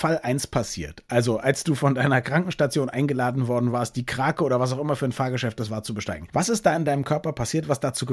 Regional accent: Berlin, Germany; Für mich als Berliner ist Rummel ja was ganz Normales.

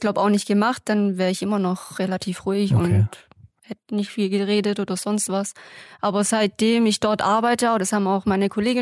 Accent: Herrenberg, Baden-Württemberg, Germany; born there; now in Nebringen, Germany; Also, ich wohne in Nebring, ich bin in Herrenberg geboren

